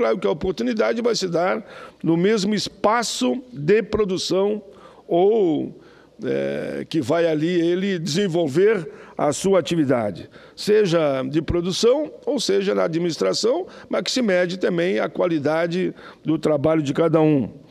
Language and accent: Portuguese; Caxias do Sul, Rio Grande do Sul, Brazil; Lá na minha cidade natal, Caxias do Sul